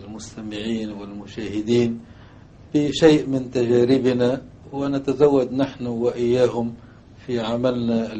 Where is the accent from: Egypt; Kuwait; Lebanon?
Lebanon; Tripoli, North Governorate; أنا من مواليد 1941، أنهيت دراستي الابتدائية والمتوسطة والثانوية في مدينة طرابلس في المدارس الرسمية إجمالا